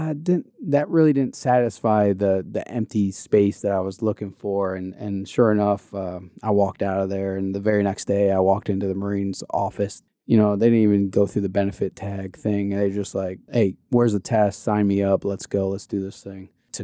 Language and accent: English; Gloversville, New York, United States; nope, I'm from a small city called Gloversville in New York, closer to Vermont and New Hampshire than it is Buffa